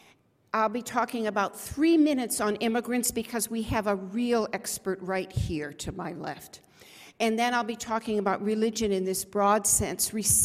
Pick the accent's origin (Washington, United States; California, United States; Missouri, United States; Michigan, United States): Michigan, United States; Detroit; I grew up in Detroit. It's a city of immigrants, Arabs of all kinds, Albanians, Poles, Italians.